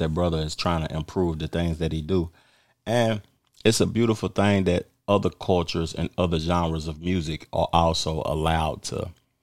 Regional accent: Tennessee, United States; I'm from Tennessee. I can't help it. Like, if you from my hometown and you hating on … then you don't even like your own people

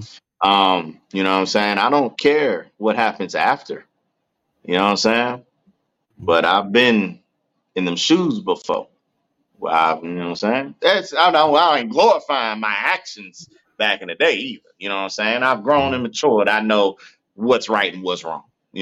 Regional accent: Petersburg, Virginia, United States; born there; I'm from Petersburg, Virginia. That's where I was born. In Petersburg Hospital, 1984. Okay. Therefore, all things Virginia.

